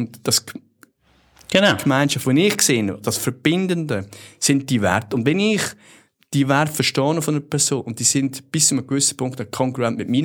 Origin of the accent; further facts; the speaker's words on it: Switzerland; Also bei uns in der Schweiz ist der, glaube ich, bis heute gibt es den, also ist sogenannte Steherrennen.